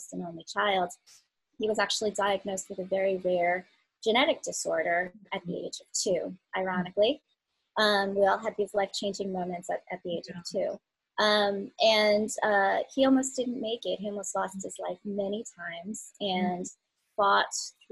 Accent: New York, United States; also born or lived in South Korea; And I was adopted from South Korea long, long time ago by a wonderful family that lived in New York. And so there I was at 2 years old, starting a brand new life with a new family.

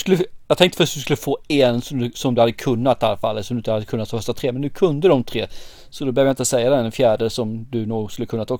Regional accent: Småland, Sweden; Det var enbart min småländska illvilja som gjorde att jag var vaken.

